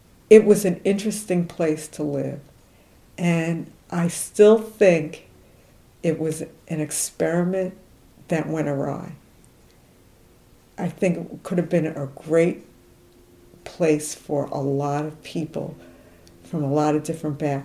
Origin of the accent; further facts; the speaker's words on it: New York, United States; I grew up in East New York from the age 6. I think I left when I was about 20 years old.